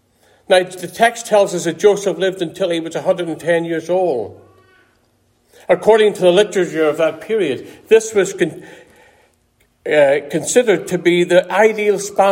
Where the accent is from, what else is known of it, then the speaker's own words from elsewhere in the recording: Ireland; now in United States; When I look back in my life as a little boy growing up in Ireland